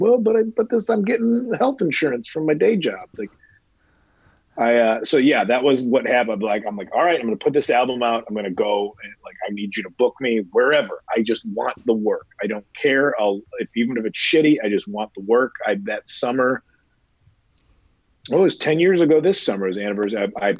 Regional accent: Midwest, United States; and I told them, like, but I'm from the Midwest.

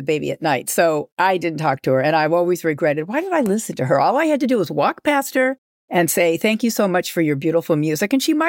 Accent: Los Angeles, California, United States; I'm from Los Angeles.

